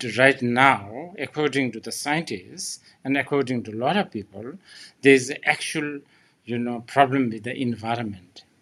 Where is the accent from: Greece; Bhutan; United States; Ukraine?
Bhutan; English is a second language; For instance, like just my home country, Bhutan alone.